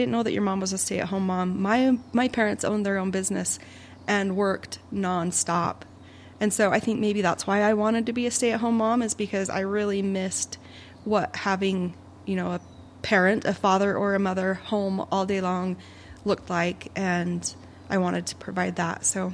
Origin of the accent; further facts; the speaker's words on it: Idaho, United States; now in Utah, United States; So I'm originally from Idaho. I'm a small town girl. I couldn't get out of this small town in Idaho fast enough